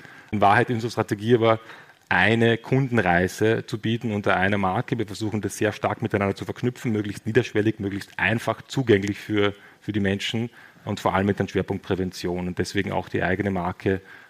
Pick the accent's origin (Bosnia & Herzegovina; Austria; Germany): Austria; muss man auch mal sagen, als Österreicher, just on time.